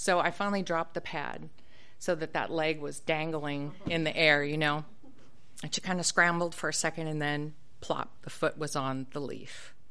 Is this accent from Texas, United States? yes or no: no; Seattle, Washington, United States; I mean, I'm from Seattle, and I know what a cricket is, and I know what a grasshopper is.